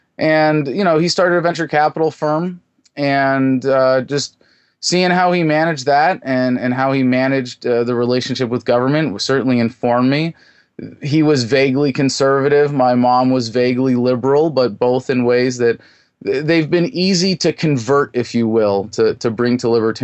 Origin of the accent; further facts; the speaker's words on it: California, United States; I was born in California in the Bay Area, grew up upper middle class in a nice neighborhood, went to good schools